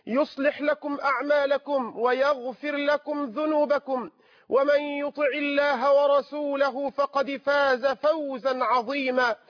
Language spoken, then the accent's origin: Arabic; Egypt; اللهم احفظ بلادنا مصر